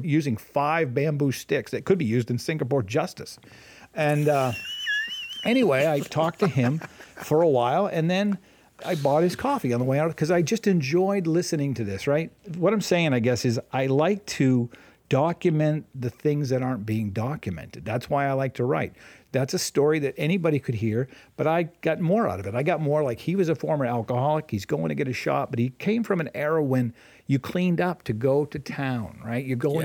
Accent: Casco, Maine, United States; I grew up in Casco, Maine for a short time. My dad was a minister

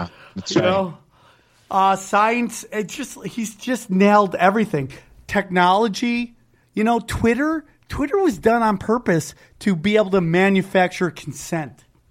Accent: India; I'm an Indian.

